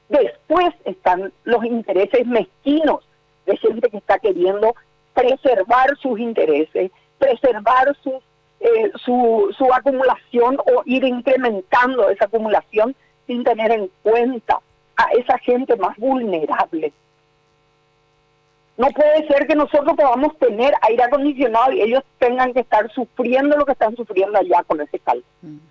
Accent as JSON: {"language": "Spanish", "country": "Paraguay"}